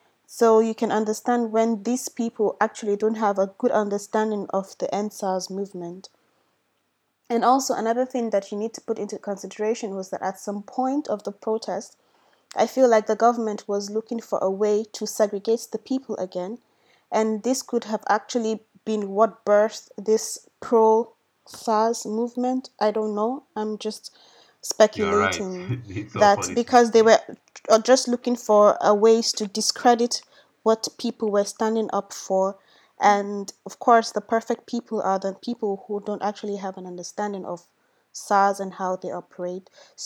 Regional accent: Northern Nigeria, Nigeria; I grew up in the North. I was born and brought up there

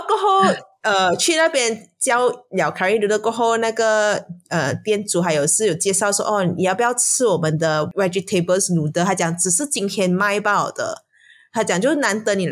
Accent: Malaysia; 他就听到我们的口音，他就认得我们是马来西亚人嘛

